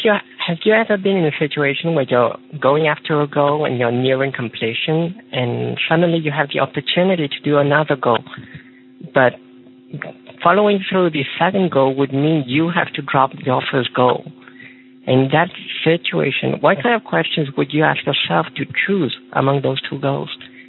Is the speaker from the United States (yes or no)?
no; Paris, Île-de-France, France; from Paris.